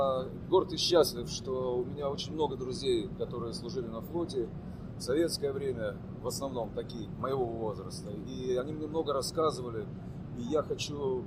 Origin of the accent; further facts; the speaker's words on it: Tikhoretsk, Krasnodar Krai, Russia; я когда-то жил в городе Тиховецке. Я пошел там в школу, потому что там служил мой отец. Я вообще родился в Краснодарском крае, вот где батя мой служил.